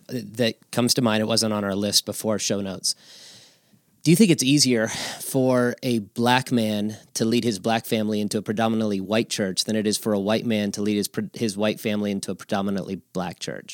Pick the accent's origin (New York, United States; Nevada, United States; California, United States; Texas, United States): Nevada, United States; Las Vegas; Because growing up in Las Vegas, you mentioned out west the racial diversity. It just wasn't a thing.